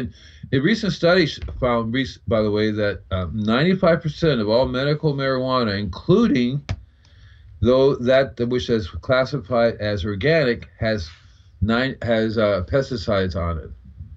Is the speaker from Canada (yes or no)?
no; Puerto Rico; also born or lived in Cuba; I know I grew up in Puerto Rico and Cuba on a farm